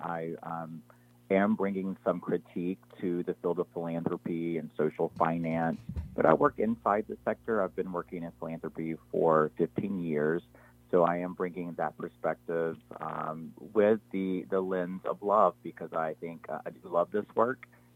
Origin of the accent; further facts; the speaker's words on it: North Carolina, United States; So I am from North Carolina originally. I was born and raised there. I'm an enrolled member of a Native American tribe called the Lumbee Tribe of North Carolina.